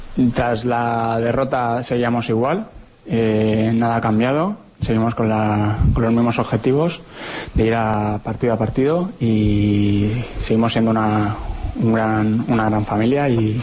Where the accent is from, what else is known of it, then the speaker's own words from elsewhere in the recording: Balearic Islands, Spain; yo soy mallorquín y de pequeño cuando iba al estadio, a Mallorca, no se llenaba.